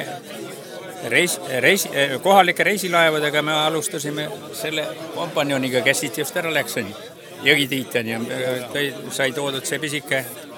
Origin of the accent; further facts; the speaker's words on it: Muhu, Saare County, Estonia; ma olen ikka põline muhulane kogu aeg. Muhumaa peal seal